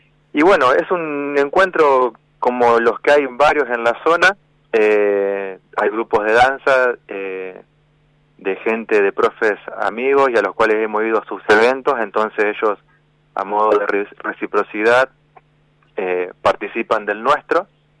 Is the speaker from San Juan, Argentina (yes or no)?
no; Colonia Belgrano, Santa Fe, Argentina; mi novia, que es Fabiana Mancilla, y yo, y somos de Colonia Belgrano, en realidad.